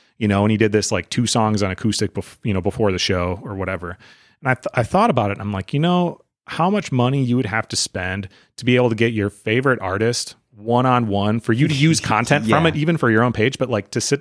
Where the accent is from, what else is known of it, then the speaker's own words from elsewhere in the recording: Wisconsin, United States; I want people to remember I'm from Wisconsin.